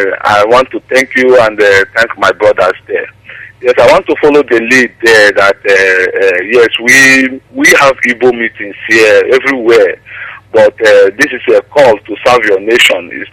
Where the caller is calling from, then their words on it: Dublin, Leinster, Ireland; I'm calling from Dublin, Ireland.